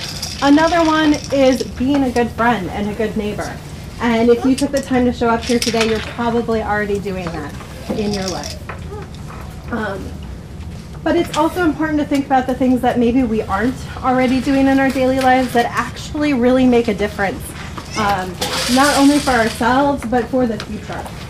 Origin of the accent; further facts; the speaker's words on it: Janesville, Wisconsin, United States; And I grew up in Janesville, so certainly not as diverse a population as we maybe have here or in some other communities around the United States.